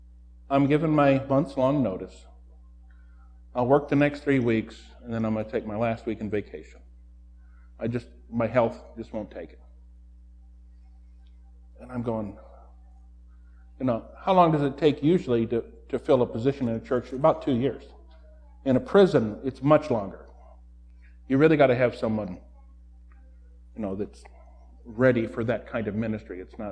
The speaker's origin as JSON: {"language": "English", "region": "Washington", "country": "United States", "lives_now": "South Dakota, United States", "said": "I came from Washington State. Military brat, been all over."}